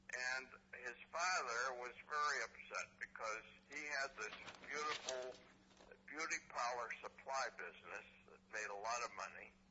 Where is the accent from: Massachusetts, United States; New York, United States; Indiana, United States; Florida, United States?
Massachusetts, United States; Roxbury; Well, I grew up in Roxbury during the Depression, and on our street, I had a father and mother, no siblings